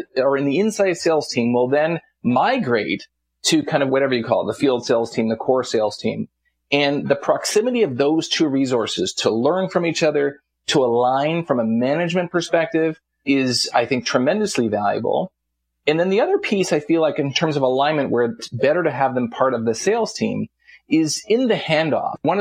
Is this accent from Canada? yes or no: yes; Canada; I'm Canadian, right? So I'm going with penalty.